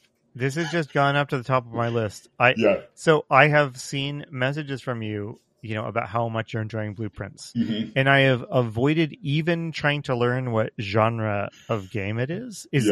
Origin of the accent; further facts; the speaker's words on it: San Diego, California, United States; I grew up in San Diego, so I was always going to see the Blue Angels.